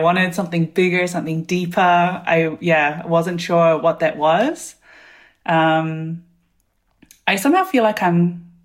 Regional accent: New Zealand; born or raised there; also born or lived in South Korea; now in Berlin, Germany

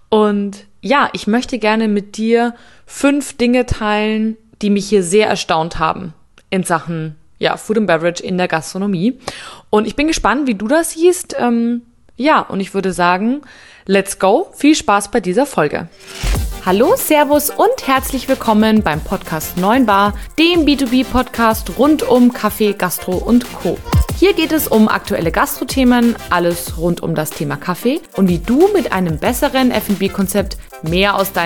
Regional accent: Munich, Bavaria, Germany; Ich komme aus München

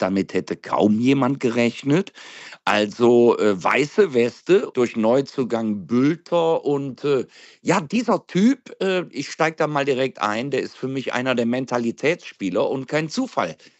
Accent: Aachen, North Rhine-Westphalia, Germany; Also ich bin ja ein Rheinländer durch und durch und ein Kölsche Immi, würde man sagen. Also ich bin aus Aachen, tu aber immer so, als wäre ich ein Kölner.

